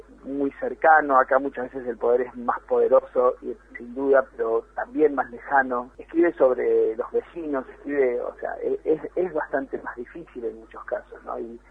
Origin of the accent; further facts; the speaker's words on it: La Pampa, Argentina; moved away as an adult; now in Buenos Aires, Argentina; yo soy de La Pampa, te aclaro, no conozco más o menos el tema del interior, me vine a estudiar a Buenos Aires y ya me quedé